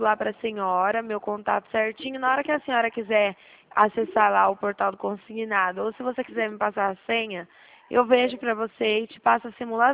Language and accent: Portuguese; Dracena, São Paulo, Brazil; Eu sou de Dracena, estado de São Paulo.